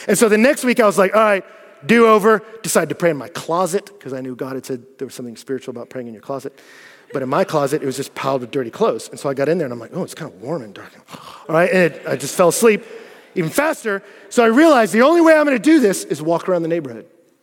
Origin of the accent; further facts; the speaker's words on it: Texas, United States; I'm from Texas.